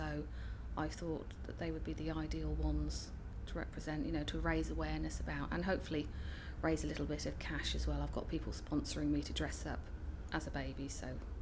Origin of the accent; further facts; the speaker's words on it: Woodford, United Kingdom; I'm 41 and I come from Woodford.